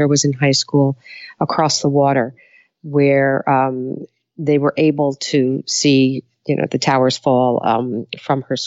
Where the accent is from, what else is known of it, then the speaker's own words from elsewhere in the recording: Long Island, New York, United States; also born or lived in Flushing; I was born in Flushing, New York and moved out to Long Island where I was raised. I have six siblings.